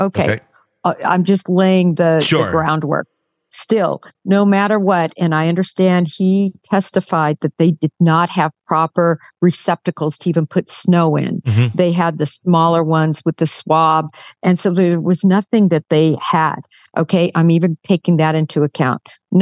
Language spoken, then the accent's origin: English; Nebraska, United States; born or raised there; also born or lived in Kansas